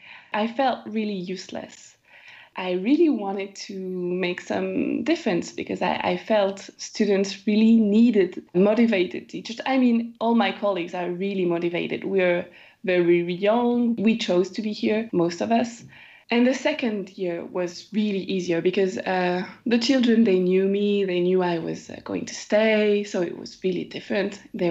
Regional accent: Bordeaux, Nouvelle-Aquitaine, France; So I'm from Bordeaux

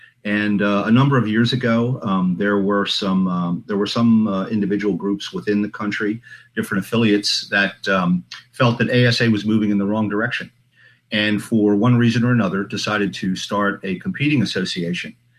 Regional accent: Pennsylvania, United States; now in Virginia, United States; The state I grew up in Pennsylvania has had one forever. Virginia does, where mm-hmm. I live now.

